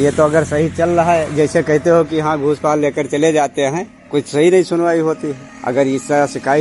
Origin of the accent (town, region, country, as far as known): Banpurwa, Uttar Pradesh, India